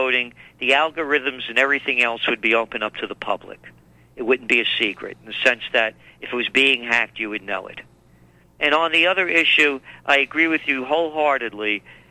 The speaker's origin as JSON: {"language": "English", "town": "New York City", "region": "New York", "country": "United States", "said": "How could I'm a New Yorker. Take a ride on the subway."}